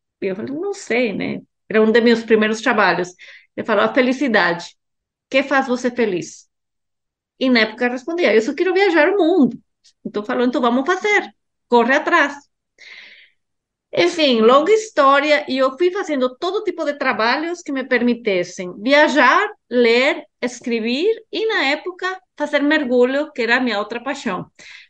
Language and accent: Portuguese; Guatemala; eu cresci na Guatemala de pais estrangeiros, então, desde pequena já, imigrante, num país muito pequeno